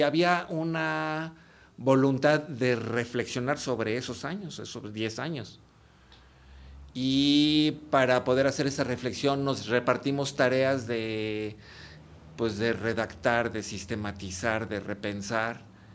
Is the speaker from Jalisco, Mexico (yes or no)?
no; Mexico City, Mexico; now in Veracruz, Mexico; yo nunca tuve patrones en mi educación y soy chilango